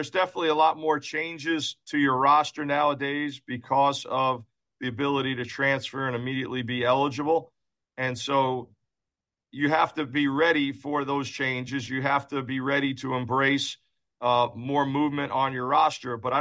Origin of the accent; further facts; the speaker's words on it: New York City, New York, United States; You know, I was a blue-collar kid growing up in Staten Island, New York, and was the first one in my family to go away to college.